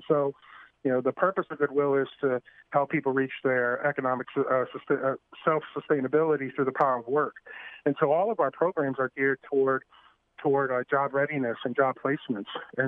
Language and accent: English; New Orleans, Louisiana, United States; But see, I'm from New Orleans, born and raised, and I've only been here 7 months